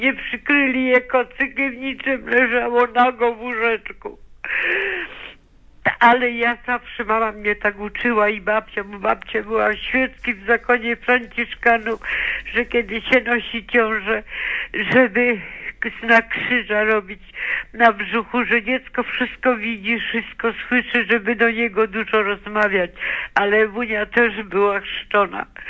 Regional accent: Silesian Voivodeship, Poland; moved away as an adult; now in Kostrzyn nad Odrą, Poland; Pochodzę z diecezji częstochowskiej, ale mieszkam teraz w Lubuskim.

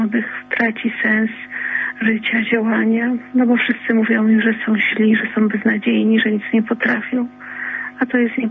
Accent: Lesser Poland, Poland; Wychowałam się właściwie w Beskidzie Nowosądeckim, w ubogiej rodzinie.

